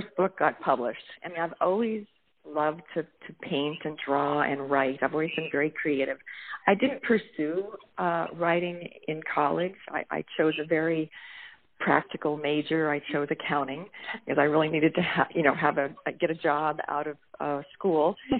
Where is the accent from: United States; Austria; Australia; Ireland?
United States; Connecticut; I'm originally from Connecticut, and I had a lot of Connecticut readers saying, when are you going to set a story in Connecticut?